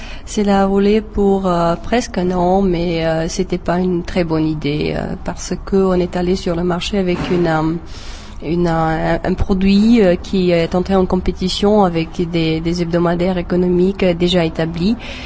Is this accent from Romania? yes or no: yes; Deva, Hunedoara County, Romania; French is a second language; now in France; Non, pas du tout, je viens en fait de Deva. C'est une ville en Transylvanie et une petite ville, presque une ville de montagne.